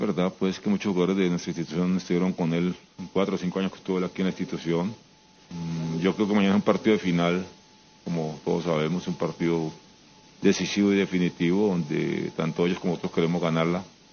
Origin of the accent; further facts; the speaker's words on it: Tolima, Colombia; Para mí es un significativo importante por lo que soy tolimense